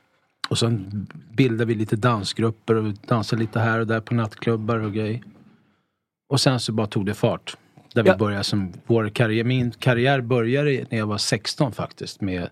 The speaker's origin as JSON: {"language": "Swedish", "town": "Stockholm", "region": "Stockholm County", "country": "Sweden", "tie": "born or raised there", "said": "Alltså vi är ju uppvuxna i Tensta."}